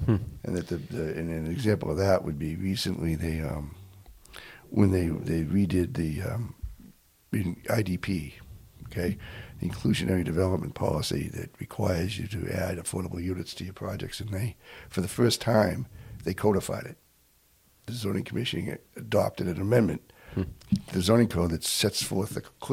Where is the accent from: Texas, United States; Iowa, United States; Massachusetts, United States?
Massachusetts, United States; Dorchester; I'm a city kid. I'm originally from Dorchester. Mm-hmm. Grew up in Dorchester. I went to the public school system in Boston